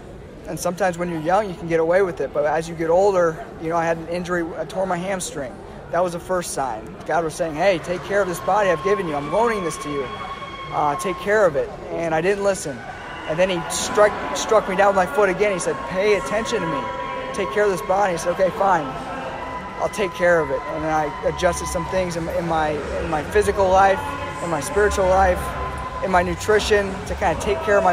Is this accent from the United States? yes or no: yes; Iowa, United States; Spending 7 years at University of Iowa and born and raised in Iowa, I didn't know anything different